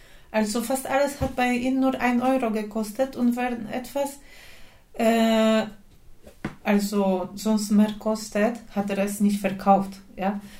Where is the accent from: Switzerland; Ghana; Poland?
Poland; bis zu Situationen, wo ich sage, ich bin aus Polen